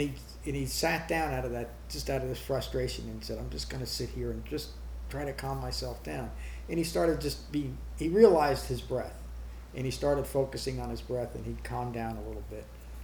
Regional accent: Berkeley Heights, New Jersey, United States; I was brought up in Berkeley Heights, a middle-class part of America, Berkeley Heights, New Jersey.

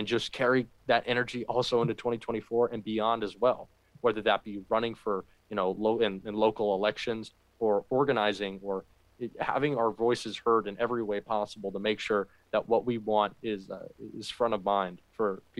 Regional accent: Florida, United States; But I'm a man from Florida, more focused on how we can better our state.

